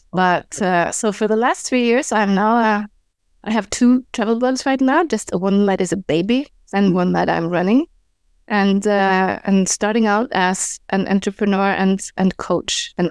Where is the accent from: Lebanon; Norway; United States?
Norway; English is a second language; Mm-hmm. I'm from Norway. I'm in Norway right now.